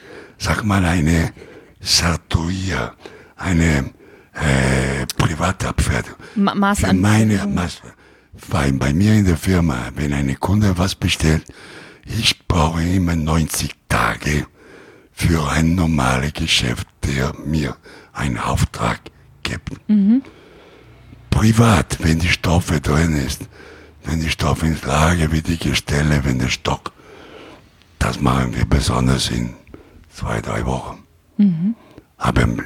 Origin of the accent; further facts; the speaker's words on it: Rome, Lazio, Italy; German is a second language; Aber ich komme aus Rom